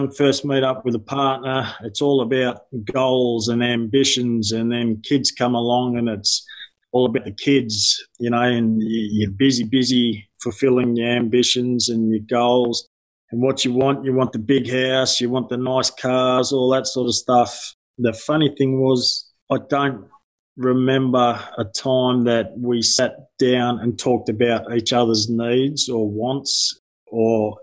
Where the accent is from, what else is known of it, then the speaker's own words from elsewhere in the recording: Victoria, Australia; I'm from the Yarra Valley. Very similar to Brian, married 25 years, 4 kids.